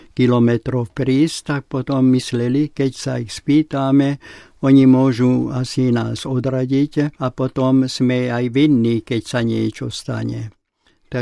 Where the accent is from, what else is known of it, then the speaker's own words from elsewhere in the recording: Trnava Region, Slovakia; born there; Naša výša, kde som sa narodil, je 0 na Žitnom ostrove. U Bratislavy, nedaleko od Bratislavy.